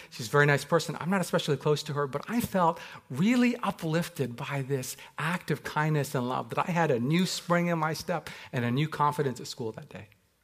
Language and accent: English; England, United Kingdom; I remember saying, you see, I'm from England